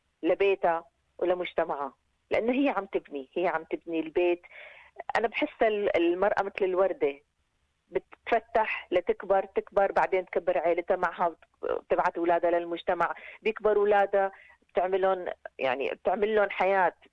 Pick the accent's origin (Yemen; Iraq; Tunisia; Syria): Syria; now in Australia; لأن جيت من الشام وبعدين اجيت ببلد